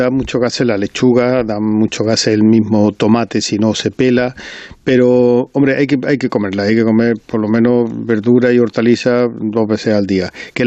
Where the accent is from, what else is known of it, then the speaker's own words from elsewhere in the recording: Córdoba, Andalusia, Spain; Aquí hay que tener en cuenta que soy de Córdoba también